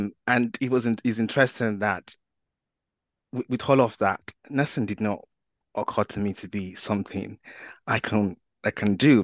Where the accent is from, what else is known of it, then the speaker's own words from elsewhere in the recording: Nigeria; I started to think back to when I was growing up in Nigeria